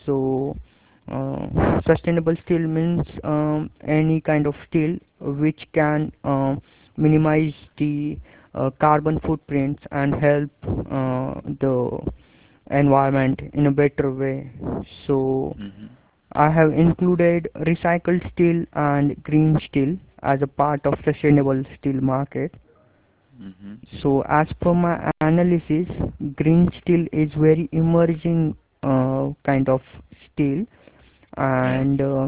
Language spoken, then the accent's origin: English; India; and I'm from India.